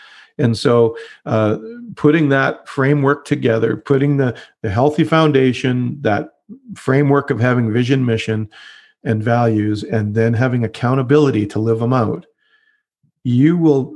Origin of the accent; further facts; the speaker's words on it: Canada; I'm Canadian, so I say roof